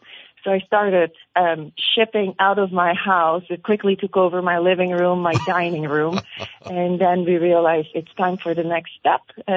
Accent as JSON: {"language": "English", "country": "Belgium", "moved": "as an adult", "lives_now": "United States", "said": "I'm originally from Belgium, and I actually moved here almost 20 years ago for an internship at Hillshire Farm."}